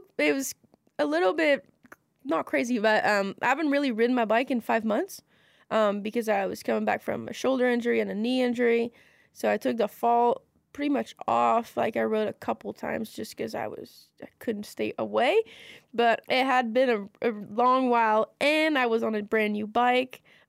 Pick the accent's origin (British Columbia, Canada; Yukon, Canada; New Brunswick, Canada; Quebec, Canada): Quebec, Canada; English is a second language; moved away as an adult; now in Oliver Springs, United States; I say it both ways. It doesn't matter. I'm French-Canadian. I come from Quebec, and I moved down here first in Brevard 3 years ago to go to college